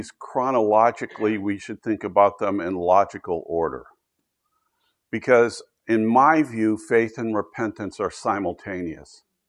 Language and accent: English; Altoona, Pennsylvania, United States; born there; So, for example, I was raised a Baptist. I was born in Altoona, Pennsylvania when I was 7 days old.